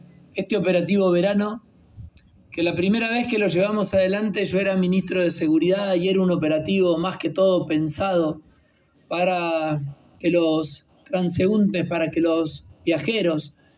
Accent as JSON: {"language": "Spanish", "region": "Santa Fe", "country": "Argentina", "said": "empezamos a mostrar lo que somos los santafesinos y las santafesinas"}